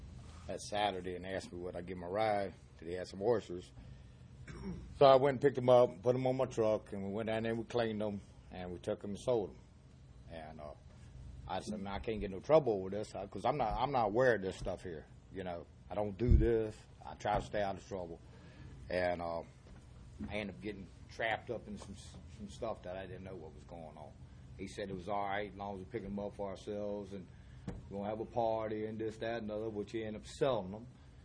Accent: Hampton, Virginia, United States; Yeah. I'm from Hampton.

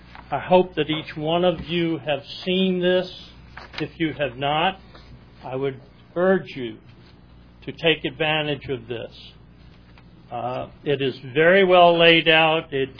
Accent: Norfolk, Virginia, United States; I'm from Norfolk.

